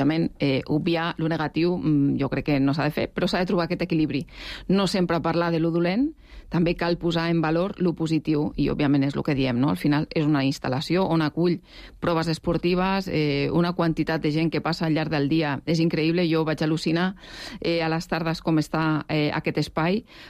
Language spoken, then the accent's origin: Catalan; Barcelona, Catalonia, Spain; jo que sóc de Barcelona i Rodalies